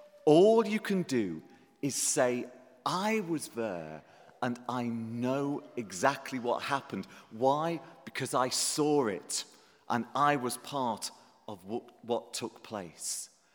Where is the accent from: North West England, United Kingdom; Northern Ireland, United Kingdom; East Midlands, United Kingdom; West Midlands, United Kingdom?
North West England, United Kingdom; Liverpool; As I've already said, I come from Liverpool and we're very good at arguing.